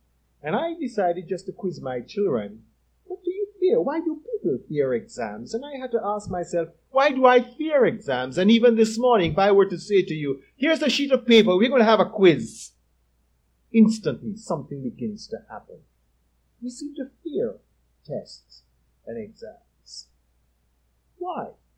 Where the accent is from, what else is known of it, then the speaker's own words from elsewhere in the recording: Trinidad & Tobago; You would sense a slight difference, though, with my accent and probably Diane's or Lincoln's and even Lorna's, because what has happened over the years is that there has been a blend, and you'd find some Jamaican, some Trinidadian, some West Indian, some American, just a mixture. So that usually I no longer introduce myself as a Trinid